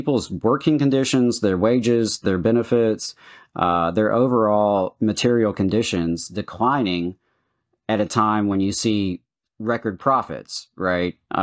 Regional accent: the South, United States; I can only speak for myself growing up in the South.

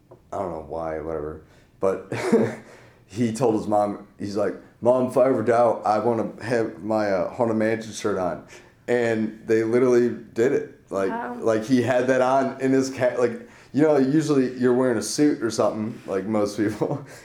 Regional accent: Westland, Michigan, United States; I am from Westland, Michigan.

